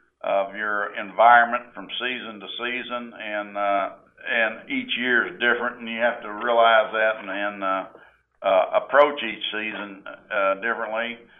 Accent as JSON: {"language": "English", "town": "Alvin", "region": "Texas", "country": "United States", "tie": "born or raised there", "also_born_or_lived": "Refugio", "said": "I was born born in Refugio and grew up in Alvin."}